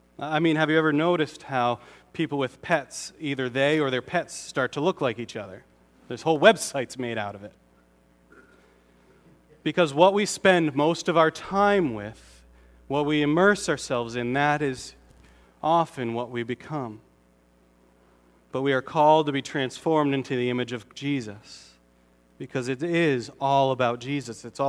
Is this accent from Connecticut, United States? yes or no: yes; Connecticut, United States; Because I'm from Connecticut. Connecticut people don't have accents.